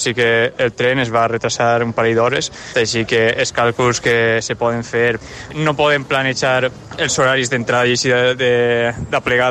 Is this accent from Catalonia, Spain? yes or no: no; Valencia, Valencian Community, Spain; now in Aachen, Germany; de València, i ara mateix estic vivint a Aachen.